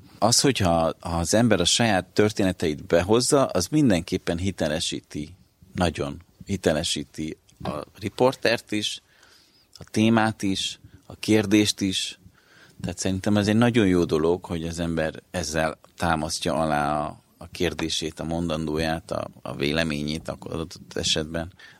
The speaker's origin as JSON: {"language": "Hungarian", "region": "Budapest", "country": "Hungary", "tie": "born there", "also_born_or_lived": "Szeged", "said": "tehát én Budapesten születtem, de Szegedre költözött a család az édesapám munkája miatt, és én ott végeztem az egyetemet."}